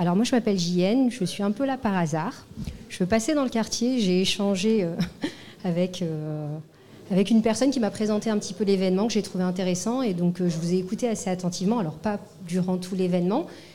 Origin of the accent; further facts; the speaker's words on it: Nice, Provence-Alpes-Côte d'Azur, France; puisque je suis niçoise aussi